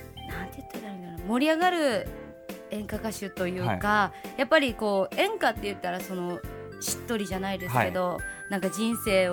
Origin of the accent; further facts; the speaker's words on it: Koshigaya, Saitama, Japan; そうですね、埼玉の越谷に。